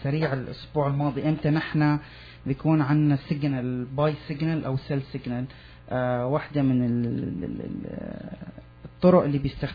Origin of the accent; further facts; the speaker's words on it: Canada; بس أنا كفرد كندي عم بشتري من هالشركات الأمريكية